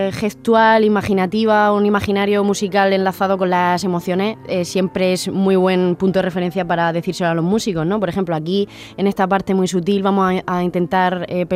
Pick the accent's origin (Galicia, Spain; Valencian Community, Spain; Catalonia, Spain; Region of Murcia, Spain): Region of Murcia, Spain; la de la región de Murcia, que es de donde yo soy